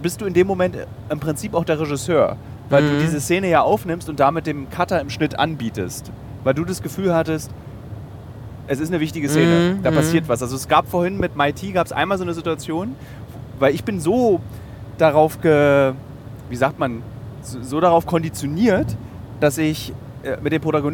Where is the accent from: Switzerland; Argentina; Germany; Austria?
Germany; Berlin; Als Berliner kenne ich die Geschichte